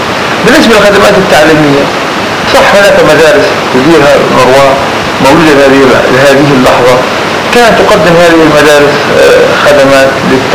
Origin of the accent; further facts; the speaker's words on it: Palestine; والله رأيي الفلسطيني كفلسطيني في المفاوضات